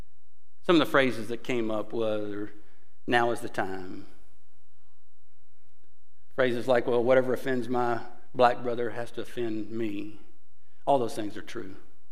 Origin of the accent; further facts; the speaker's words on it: Mississippi, United States; Because I'm from Mississippi, and so I know you'd want to hear about it.